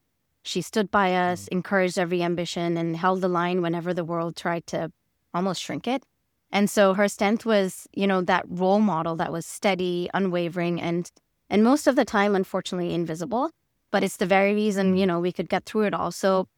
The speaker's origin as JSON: {"language": "English", "country": "Pakistan", "tie": "born or raised there", "said": "I grew up in Pakistan. I'm one of five daughters."}